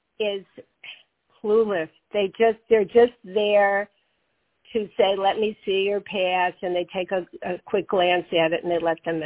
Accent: Chicago, Illinois, United States; I look forward to the winter because I grew up in Chicago and I like the winter weather.

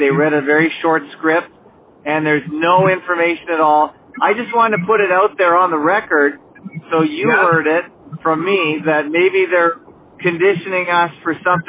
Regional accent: Canada; born there; because I was born in Canada

